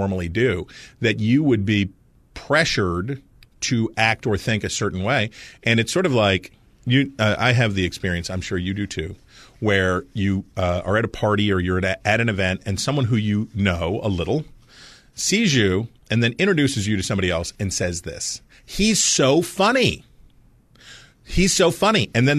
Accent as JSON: {"language": "English", "town": "Wheeling", "region": "West Virginia", "country": "United States", "tie": "born or raised there", "said": "Pittsburgh is growing through Washington and into my hometown of Wheeling on the other side."}